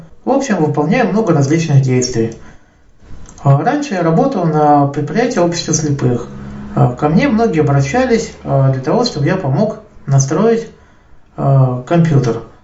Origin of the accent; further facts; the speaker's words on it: Nizhny Novgorod Oblast, Russia; из Нижегородской области. Мне 40 лет.